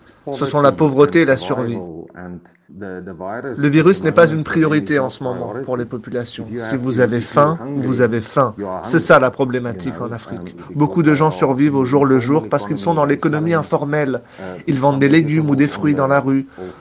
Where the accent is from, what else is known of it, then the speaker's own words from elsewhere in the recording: Zimbabwe; je viens du Zimbabwe et je n'ai pas pu rentrer auprès de ma famille car les frontières sont fermées. J'ai dû rester ici.